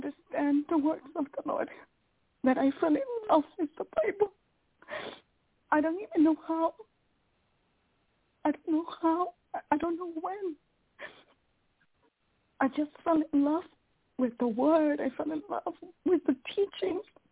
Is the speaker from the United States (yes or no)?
no; Canada; and I'm from Canada.